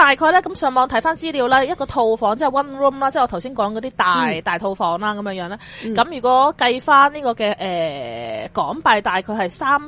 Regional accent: China; 同埋佢哋搬屋嘅时候都会好似我哋中国人咁样样啦

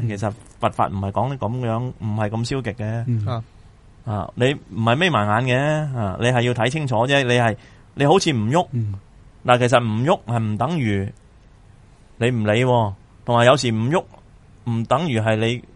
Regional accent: China; 一般人，我哋中国人都有个咁样嘅印象咯

